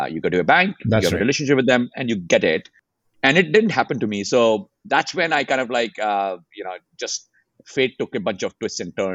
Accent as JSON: {"language": "English", "country": "India", "tie": "born or raised there", "moved": "as an adult", "lives_now": "United States", "said": "My background is I grew up in India. Then I moved to the US to go to grad school."}